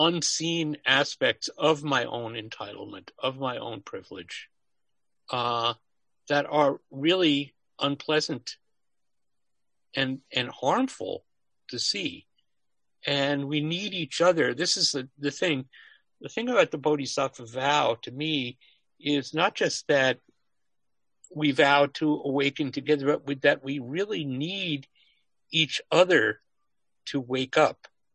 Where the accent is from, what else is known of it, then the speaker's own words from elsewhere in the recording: Great Neck, New York, United States; I grew up in Great Neck, very close.